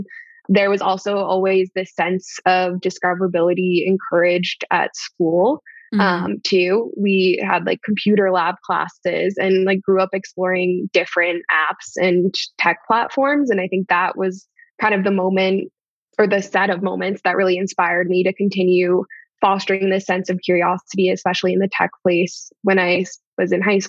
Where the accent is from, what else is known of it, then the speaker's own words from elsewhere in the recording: Maine, United States; So I grew up in Maine.